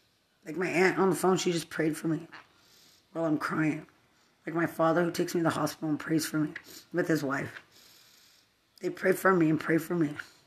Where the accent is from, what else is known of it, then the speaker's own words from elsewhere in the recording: Lubbock, Texas, United States; People from other cities don't wish drugs on me because I'm from Lubbock and I finished college.